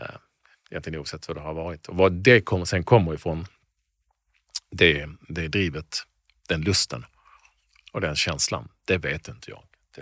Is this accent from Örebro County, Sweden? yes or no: no; Malmö, Skåne, Sweden; also born or lived in Landskrona; Där vi bodde på Lindängen som hette i Malmö när jag växte upp. Jag var född i Landskrona som flyttade ganska snabbt till Malmö.